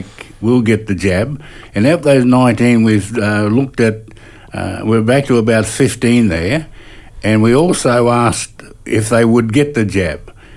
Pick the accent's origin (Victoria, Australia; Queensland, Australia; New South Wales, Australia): Queensland, Australia; Hervey Bay; also born or lived in Wondai / Cherbourg; now in Rockhampton, Australia; I'm from Rockhampton at the moment, originally from Hervey Bay, born in Wandai, went into Cherbourg Mission when I was a little fella, and was pulled out of there, and my tribe's a Waka Waka people. And so I'm sitting in Rockhampton at the moment